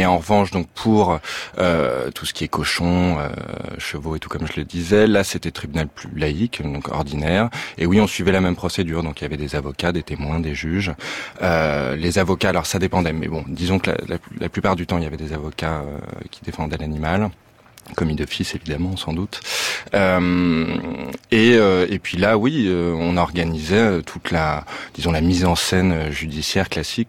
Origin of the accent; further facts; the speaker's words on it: Paris, Île-de-France, France; moi, je viens de Paris, je suis hyper urbain, peut-être un peu néo-rural aussi, je sais pas.